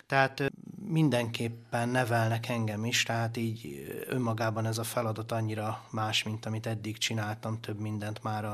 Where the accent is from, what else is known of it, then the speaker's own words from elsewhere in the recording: Budapest, Hungary; Budapesti vagyok